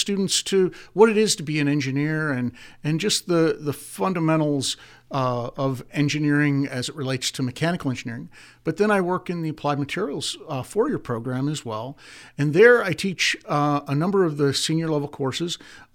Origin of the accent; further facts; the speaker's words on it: St. Marys, Pennsylvania, United States; Well, I'm from St. Mary's originally